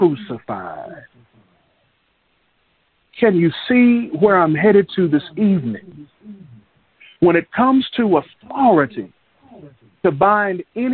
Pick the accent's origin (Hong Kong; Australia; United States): United States; Texas; When I was growing up in West Texas, there would be the occasion when I was younger where I'd have instructions by my father to go to the convenience store and get a loaf of bread.